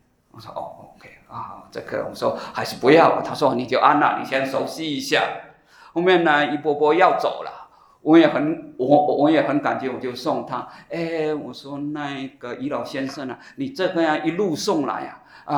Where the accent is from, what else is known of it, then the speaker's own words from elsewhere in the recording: Fujian, China; 问我是哪里人，我说我是福建人。